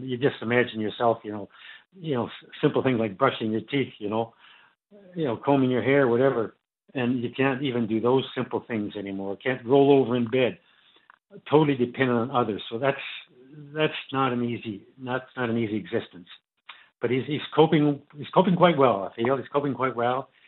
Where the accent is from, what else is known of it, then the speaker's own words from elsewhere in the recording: Canada; moved away as an adult; now in New Zealand; Well, I'm a Canadian, Brian, but I came out here in 1970 as a ski instructor for the Chateau Ski School on Mount Ruapehu. And for the next 35 years, I spent my winters in New Zealand and the other half of the year in the Northern Hemisphere